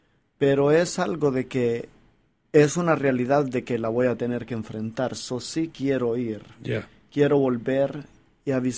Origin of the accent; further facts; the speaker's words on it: El Salvador; now in United States; Yo en verdad soy salvadoreño, pero al mismo tiempo soy americano, porque he estado viviendo un poco más de tiempo en este país de lo que viví en El Salvador.